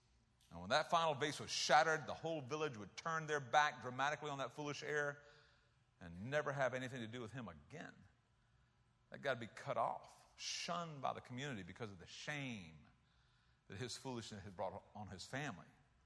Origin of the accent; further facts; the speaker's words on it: South Carolina, United States; She was from California. I was from South Carolina.